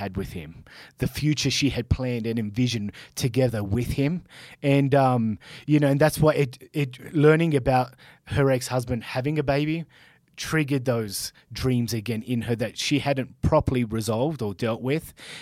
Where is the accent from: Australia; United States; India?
Australia; moved away as an adult; I remember when I moved from Australia to here and, you know, 2014 was a massive year for me. I got married. I left my country.